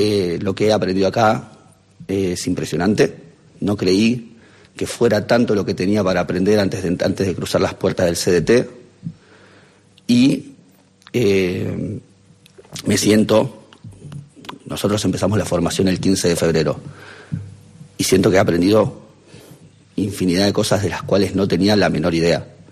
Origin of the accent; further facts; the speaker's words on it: Argentina; moved away as an adult; now in Spain; Yo soy argentino, estoy aquí hace más de 2 años.